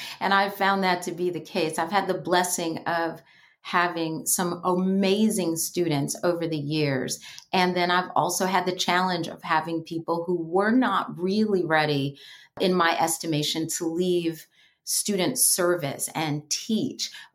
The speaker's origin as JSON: {"language": "English", "town": "New York City", "region": "New York", "country": "United States", "tie": "born or raised there", "said": "including growing up in New York City"}